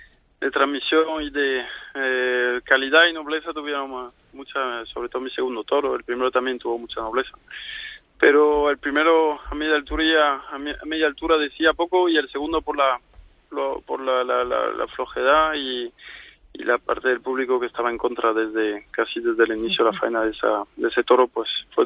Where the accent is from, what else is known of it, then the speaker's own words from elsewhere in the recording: Nîmes, Occitania, France; tengo dos tardes muy importantes en mi tierra, en Nîmes y en Vic-Fransac.